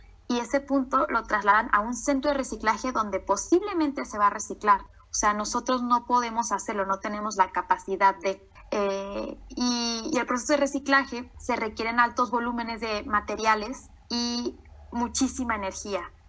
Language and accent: Spanish; Culiacán, Sinaloa, Mexico; Además de que yo soy de Culiacán, entonces allá, en el norte del país generalmente, la carne es una cuestión cultural, ¿no?